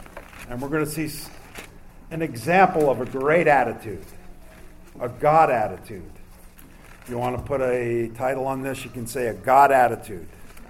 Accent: Brooklyn, New York, United States; accent: New York; I grew up in New York, so I was thinking about this day. I was born in Brooklyn, and it took me 20 years to get rid of my New York accent.

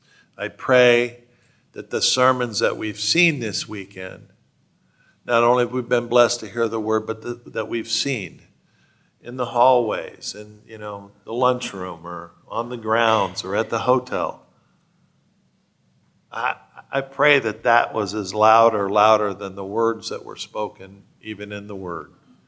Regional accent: California, United States; I'm from California, the land of high.

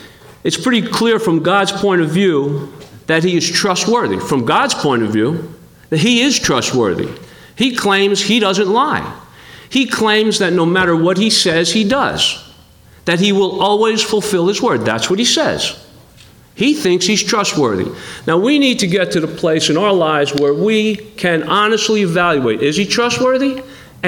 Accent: New Jersey, United States; I grew up in New Jersey. In New Jersey, you're taught from the day that you're born, you don't trust anybody.

